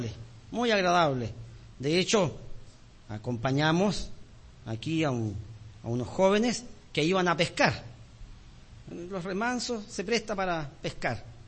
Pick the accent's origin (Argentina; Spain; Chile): Chile; Osorno, Los Lagos; Aquí yo nací en Osorno, me eduqué en Osorno, crecí en Osorno